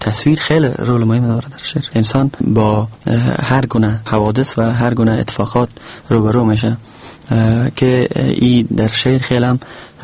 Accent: Mazar-i-Sharif, Balkh, Afghanistan; also born or lived in Maimana; اصلا زادگاهم شهر میمنه ولایت فاریاب است. در شهر میمنه متولد شدم و بعدن به شهر مزار کوچ آمدیم

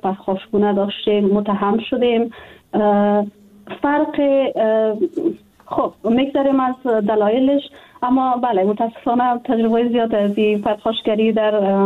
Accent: Afghanistan; من به عنوان یک افغانستانی

